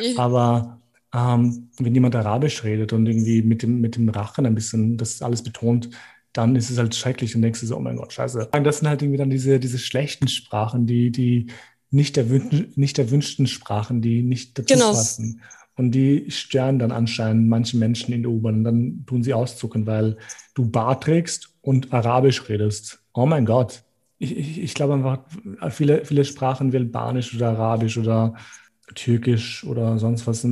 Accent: Gjakova, Kosovo; hey, ich bin aus Kosovo, aus Jakova

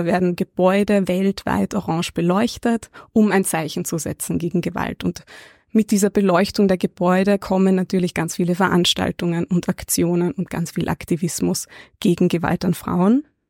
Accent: Gmünd, Carinthia, Austria; Ich bin in Kärnten aufgewachsen, hatte eine wunderbare Kindheit im schönen Gmünd, also wirklich am Landland. Bin in einer total liberalen Familie aufgewachsen, mit einem Bruder, mit ganz vielen Cousinen und Cousins

